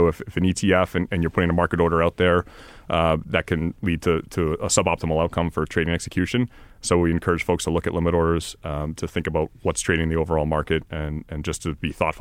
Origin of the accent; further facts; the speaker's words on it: Boston, Massachusetts, United States; I think growing up in Boston, it was more of who are the major employers in financial services.